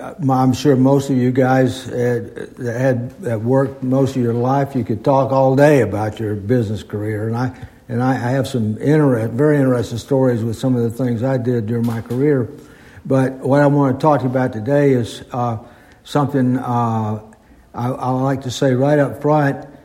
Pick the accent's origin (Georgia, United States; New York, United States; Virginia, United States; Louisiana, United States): Georgia, United States; Ellijay; born there; I'm 81 years old now, but I was born in Ellijay, Georgia in 1942. And it was a beautiful little town in those days, great place to live.